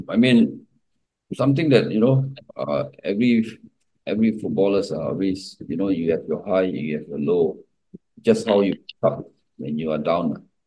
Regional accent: Sembawang, Singapore; I was a Sembawang boy.

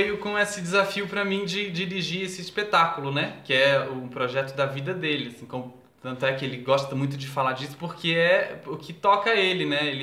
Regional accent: Rio do Sul, Santa Catarina, Brazil; eu voltei a morar aqui em Rio do Sul, Santa Catarina, que é a minha cidade natal, né? Onde eu nasci. Eu voltei a morar em Santa Catarina

